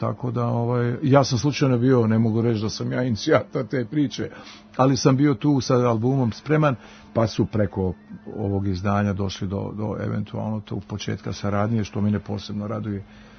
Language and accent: Bosnian; Sarajevo, Federation of Bosnia and Herzegovina, Bosnia & Herzegovina; Mi iz Sarajeva smo dolazili tu